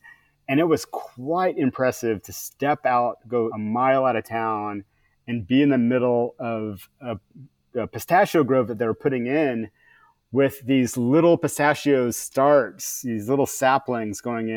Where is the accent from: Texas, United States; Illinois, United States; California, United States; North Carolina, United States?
California, United States; And the rain comes, as a Californian, basically your rain comes in the winter.